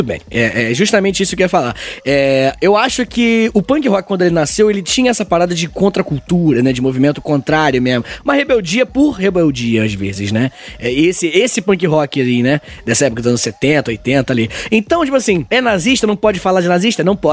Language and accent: Portuguese; Rio de Janeiro, Brazil; E olha que eu sou do Rio de Janeiro.